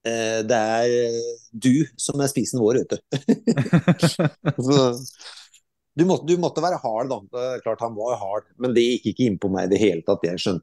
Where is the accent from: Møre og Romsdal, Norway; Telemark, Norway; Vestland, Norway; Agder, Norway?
Telemark, Norway; Skottfoss; also born or lived in Skien; vi flytta hjem til Skien. Skottfoss er jo selvfølgelig hjemstedet mitt, så det er veldig flott plass.